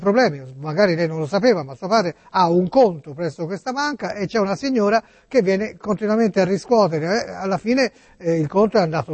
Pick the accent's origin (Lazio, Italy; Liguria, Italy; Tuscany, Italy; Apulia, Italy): Tuscany, Italy; Io sono toscano, ma ci abito in questa città e ci lavoro, ha capito?